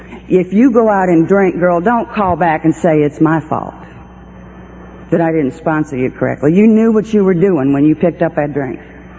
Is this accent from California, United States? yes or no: no; Georgia, United States; Georgia's actually what I call my home state.